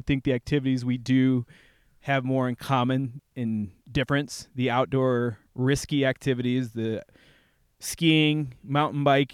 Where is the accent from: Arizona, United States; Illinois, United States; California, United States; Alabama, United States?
Illinois, United States; I believe you. I'm from Illinois.